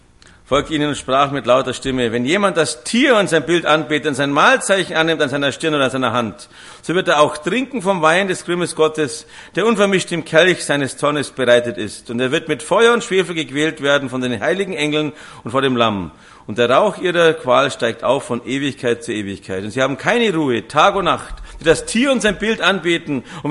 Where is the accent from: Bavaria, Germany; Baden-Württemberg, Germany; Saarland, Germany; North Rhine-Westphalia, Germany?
Bavaria, Germany; Raisting; da war es bei uns in der Gegend, wo ich aufgewachsen bin, in Raisting, da gibt es so eine weiße Hügel, eingehüllte Sender.